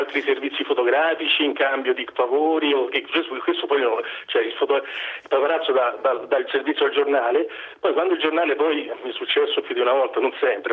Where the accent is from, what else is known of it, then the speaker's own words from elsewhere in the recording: Rome, Lazio, Italy; now in Como, Italy; Sono di Roma, anche se abito qui da Como